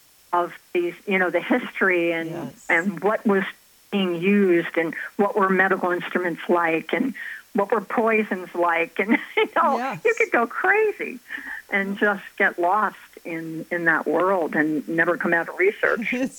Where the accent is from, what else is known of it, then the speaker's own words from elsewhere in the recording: Collingswood, New Jersey, United States; And it all takes place in my hometown of Collingswood, New Jersey.